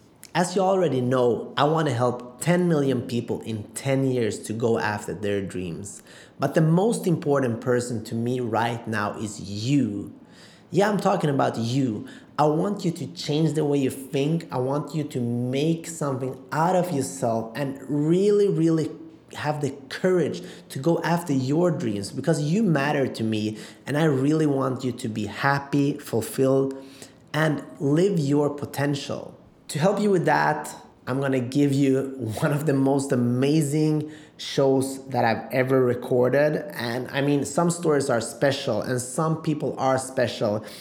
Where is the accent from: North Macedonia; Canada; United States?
North Macedonia; There's a saying, I'm originally from Macedonia, and they say it's better to be the dog and the youngest one.